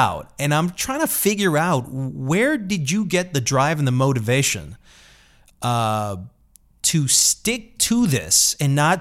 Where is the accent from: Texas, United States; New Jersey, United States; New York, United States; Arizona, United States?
New York, United States; Queens; also born or lived in Flushing / Jackson Heights; I grew up in Queens.